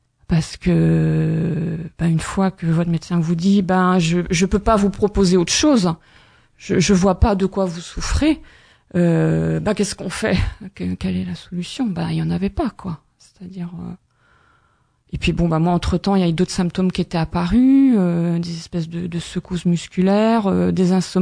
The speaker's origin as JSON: {"language": "French", "region": "Brittany", "country": "France", "tie": "born or raised there", "said": "j'étais en vacances en Bretagne, donc c'est mon... C'est mon pays d'origine, c'est ma terre natale."}